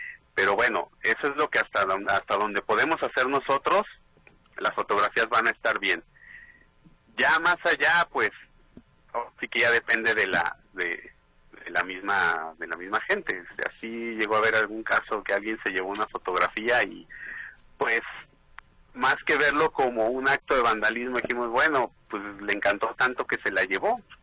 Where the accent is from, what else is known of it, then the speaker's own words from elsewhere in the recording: San Juan de los Lagos, Jalisco, Mexico; also born or lived in Mexico City / León; now in Guadalajara, Mexico; soy de varias partes, porque nací en Ciudad de México, crecí en San Juan de los Lagos, estudié en León, y sí, ahorita ya podría decirse que soy tapatío, porque ya llevo aquí en Guadalajara desde el 2011.